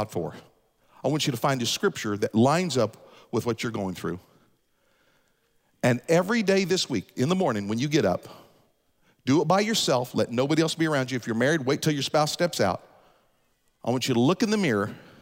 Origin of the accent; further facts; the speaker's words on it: United States; That somehow I deserve this because I'm an American.